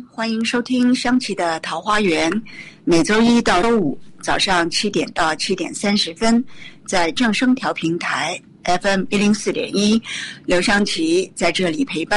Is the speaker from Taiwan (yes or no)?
yes; Taiwan; 我们在台湾，我们台湾人呢、很糟糕的、从小很多人就四眼田鸡